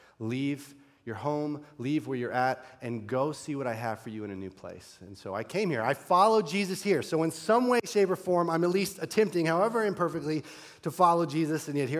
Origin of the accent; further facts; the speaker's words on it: Tallahassee, Florida, United States; also born or lived in Michigan; I grew up in Tallahassee, Florida, so Michigan as a university was like an afterthought for me.